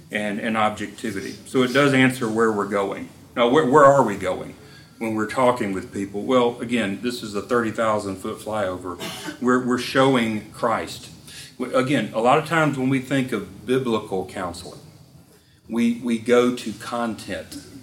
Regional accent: Mississippi, United States; I'm from Mississippi, so that was our entertainment, right?

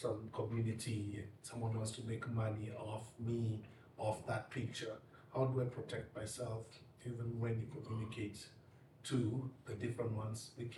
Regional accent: Kenya; I'm from Kenya.

